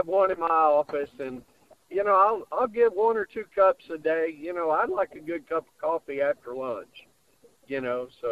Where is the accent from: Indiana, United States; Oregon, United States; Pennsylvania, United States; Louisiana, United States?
Louisiana, United States; I grew up in Louisiana, so, you know, I got to stick to the old community coffee.